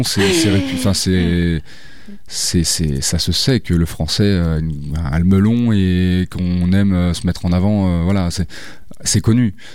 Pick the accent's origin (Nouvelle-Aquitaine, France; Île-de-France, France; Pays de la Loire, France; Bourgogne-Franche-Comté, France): Île-de-France, France; Paris; quand j'ai habité sur Paris, avant de venir habiter ici, enfin, je suis né à Paris, j'ai fait toute ma vie à Paris et tout.